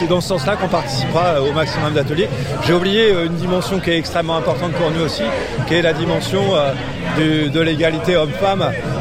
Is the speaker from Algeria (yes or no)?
no; France; je viens donc de France